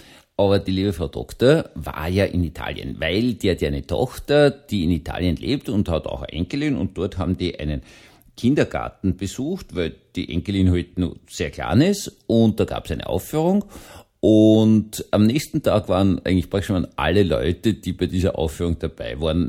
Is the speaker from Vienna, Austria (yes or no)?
yes; Vienna, Austria; Ich bin schließlich in Rufweite vom Obelisken aufgewachsen und eigentlich im Schlosspark von Schönbrunn drinnen aufgewachsen